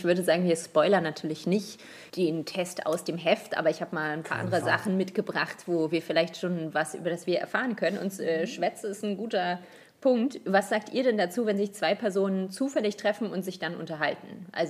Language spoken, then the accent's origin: German; Hamburg, Germany; Ich komme aus Hamburg und kann noch nicht mal richtig norddeutsch-hamburgisch. Insofern, ich glaube, ich spreche irgendwie so ein langweilig norddeutsch angehauchtes Hochdeutsch.